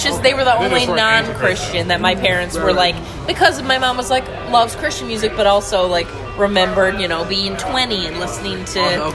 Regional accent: Newfoundland and Labrador, Canada; We're all from Newfoundland

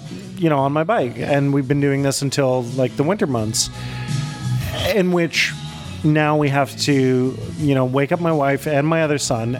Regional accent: Calgary, Alberta, Canada; back in my hometown of Calgary, it was time-based. So you had 90 minutes, and Calgary is a much smaller place.

